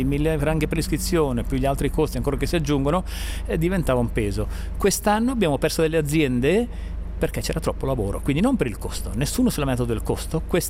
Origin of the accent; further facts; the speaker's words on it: Poschiavo, Graubünden, Switzerland; perché tutti voi sapete come noi poschiavini difendiamo la nostra italianità e il nostro dialetto poschiavino